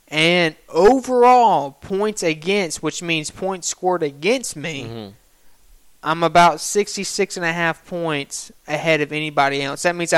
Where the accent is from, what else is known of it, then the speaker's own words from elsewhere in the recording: Alabama, United States; I'm from Alabama.